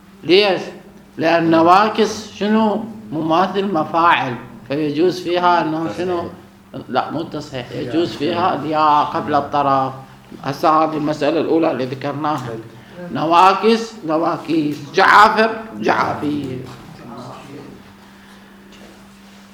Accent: Egypt; انا قانوني مصري

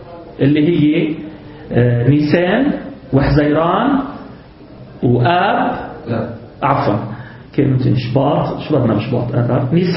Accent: Lebanon; أما في بلد مثل بلدنا لبنان

